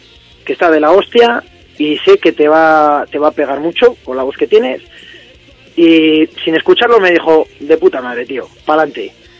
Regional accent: La Rioja, Spain; somos de la misma tierra, somos riojanos.

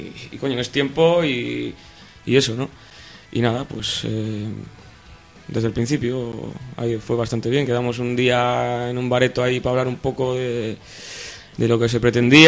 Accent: Bilbao, Basque Country, Spain; nosotros tenemos más mala hostia, coño, que somos de Bilbao, joder.

